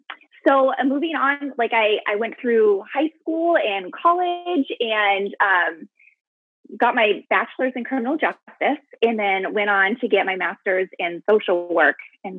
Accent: Juneau, Alaska, United States; now in Anchorage, United States; It's so big that I grew up in Juneau. So again, it's a rainforest and it's surrounded by rainforest. So you can only take a boat or an airplane in. You can't drive in or out.

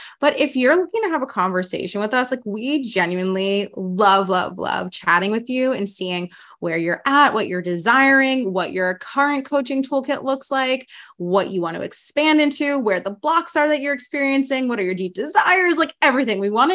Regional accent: New Orleans, Louisiana, United States; accent: Southern; New Orleans and sometimes I slip into Southern accents. So if y'all want to, yeah, I won't go into my Southern accent right now.

